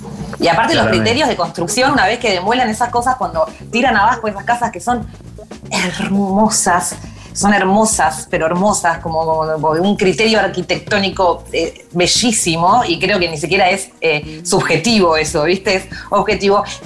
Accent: Buenos Aires, Argentina; como porteña contribuyente desde que nací en esta puta ciudad.

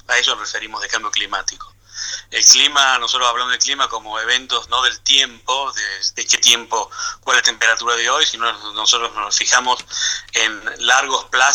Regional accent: Córdoba, Argentina; accent: cordobés; now in Israel; Exactamente, yo soy originalmente de Córdoba, así que van a escuchar todavía hablar un poco cordobés. Y bueno, sí, yo hace 30 años que trabajo aquí en Israel

